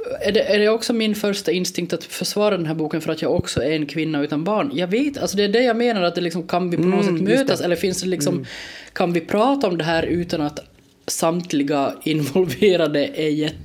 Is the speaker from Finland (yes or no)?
yes; Finland; kanske speciellt som finlandssvensk.